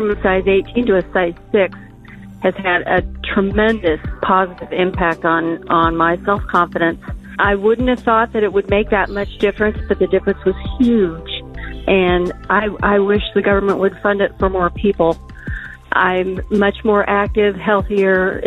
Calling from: Wolf Center, Washington, United States; I'm calling from Wolf Center, Washington.

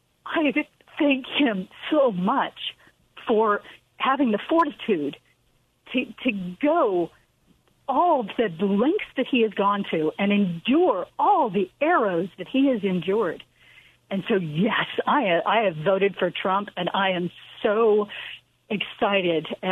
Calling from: Naples, Campania, Italy; I'm calling from Naples, Italy. We're with the military, and so but it's confusing.

